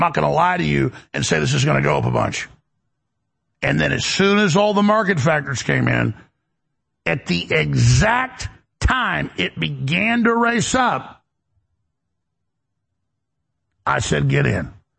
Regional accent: Texas, United States; I mean, I guess I'm just a Texan.

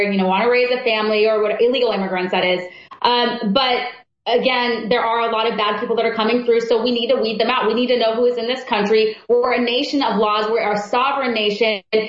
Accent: Arizona, United States; I'm from Arizona. I lived by the border.

